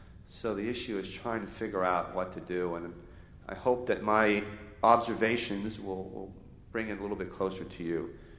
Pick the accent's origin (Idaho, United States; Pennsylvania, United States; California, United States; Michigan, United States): Pennsylvania, United States; I started out as a reporter in 1971 at my hometown paper outside of Pittsburgh, and I was right out of high school